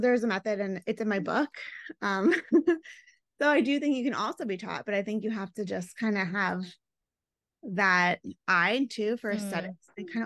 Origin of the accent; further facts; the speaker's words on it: Long Island, New York, United States; So I love New York. I'm from Long Island. But I've always wanted to come to New York.